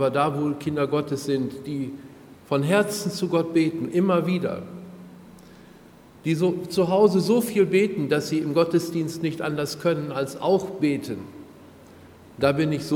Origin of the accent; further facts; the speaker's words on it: Germany; born there; meine Frau heißt Angelika. Ich bin da in Deutschland geboren und wohne in Gifhorn.